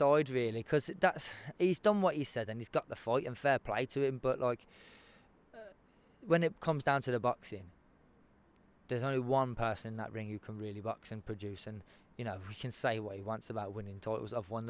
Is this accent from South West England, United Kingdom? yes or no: yes; South West England, United Kingdom; I say I'm from Devon, and all along I've said it.